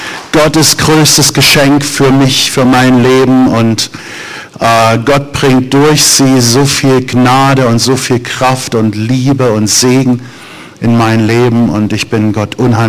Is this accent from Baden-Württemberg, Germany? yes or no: no; Suhl, Thuringia, Germany; Wir kommen aus Suhl. Wer von euch weiß, wo Suhl liegt?